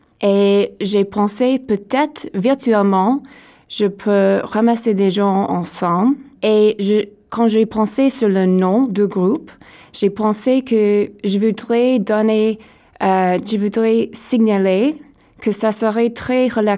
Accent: Burlington, Ontario, Canada; first language en; French is a second language; now in Toronto, Canada; je suis anglophone de Burlington, Ontario.

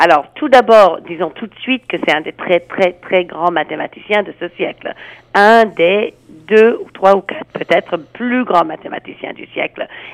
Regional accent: United States; French is a second language; moved away as an adult; now in France; Je suis américaine d'origine, mais je travaille en France depuis plus de 30 ans.

